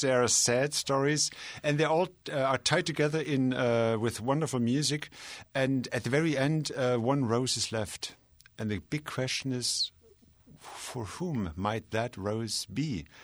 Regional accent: Germany; funny enough, I grew up in Germany

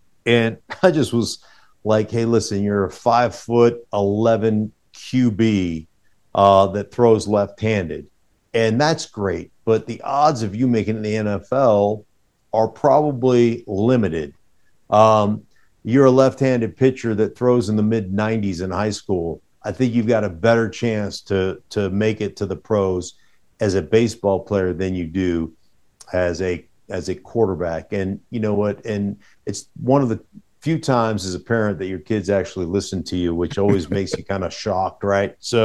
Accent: Alaska, United States; I was a huge Steeler fan as a kid growing up in Alaska.

